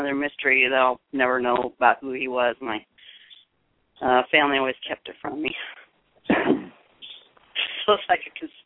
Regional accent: California, United States; No, I grew up in California.

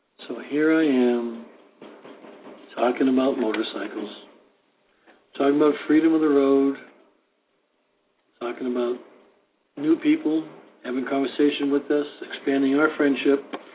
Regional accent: Boston, Massachusetts, United States; I'm from South Boston, born and raised and all that.

